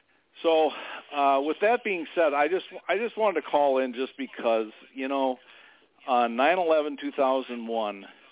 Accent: Minnesota, United States; I mean, I was from Minnesota.

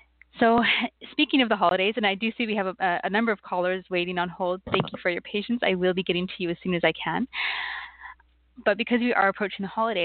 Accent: Canada; I am Canadian, so we had ours last month

